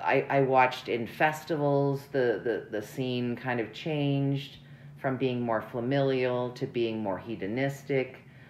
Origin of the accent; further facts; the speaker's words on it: Canada; Now, I will say that I'm Canadian